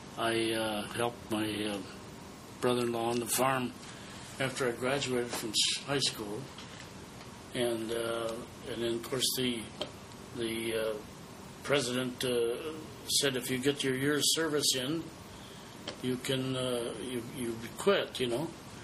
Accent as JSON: {"language": "English", "town": "Hankinson", "region": "North Dakota", "country": "United States", "tie": "born or raised there", "said": "I was born in Hankinson, North Dakota, and that's where I was raised."}